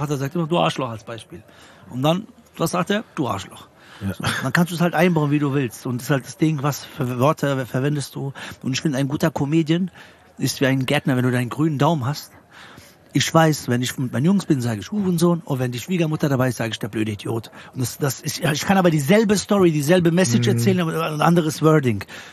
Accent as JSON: {"language": "German", "town": "Frankfurt", "region": "Hesse", "country": "Germany", "said": "ich komme aus Frankfurt"}